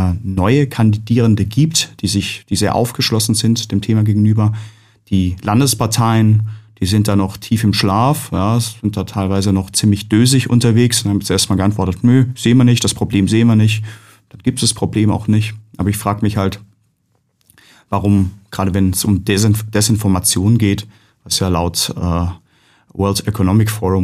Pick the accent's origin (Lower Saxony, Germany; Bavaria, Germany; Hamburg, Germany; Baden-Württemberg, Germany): Baden-Württemberg, Germany; ich komme aus Baden-Württemberg.